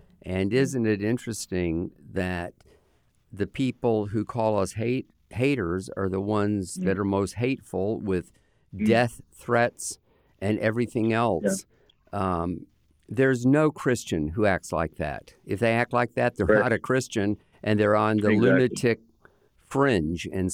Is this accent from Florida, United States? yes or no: yes; Lakeland, Florida, United States; but I grew up in Lakeland, which is not too far from you. And my father was a professor at Southeastern University.